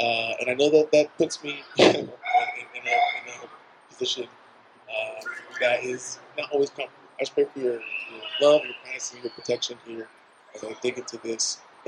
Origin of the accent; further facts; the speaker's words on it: Jacksonville, Arkansas, United States; which is about 35 minutes away from where I grew up in Jacksonville, Arkansas.